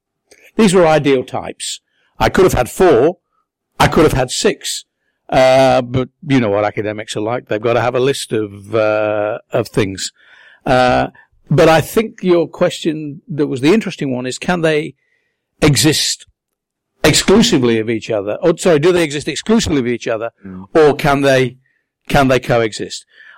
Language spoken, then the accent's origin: English; United Kingdom; as a Brit who is an Australian who lives in Budapest and Brussels